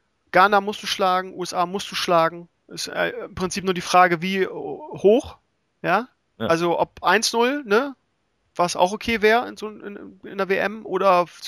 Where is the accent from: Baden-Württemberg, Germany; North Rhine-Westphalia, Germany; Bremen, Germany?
Bremen, Germany; aber ich als Bremer bin natürlich auch davor belastet irgendwie